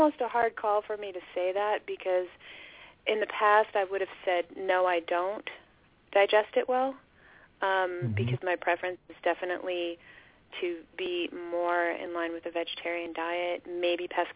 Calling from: California, United States; Where am I calling from? I'm in California.

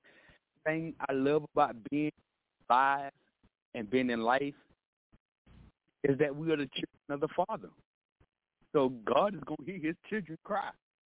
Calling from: Killeen, Texas, United States; I'm calling from Texas, out here in Killeen.

